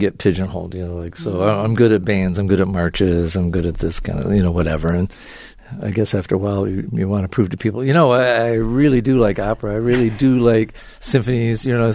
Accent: Windsor, Ontario, Canada; born there; I was born in Windsor. Mm-hmm. My dad was Canadian. My mother comes from Preston, England.

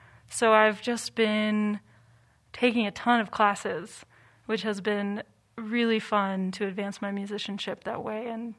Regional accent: West Coast, United States; I'm from the West Coast, so I was excited about, I mean, I love it here, and I was also excited about going back to my roots a little bit

